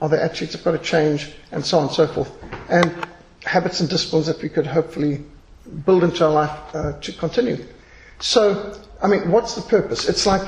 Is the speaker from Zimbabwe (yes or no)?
yes; Zimbabwe; I was raised in Rhodesia. I was raised in the old world, very old world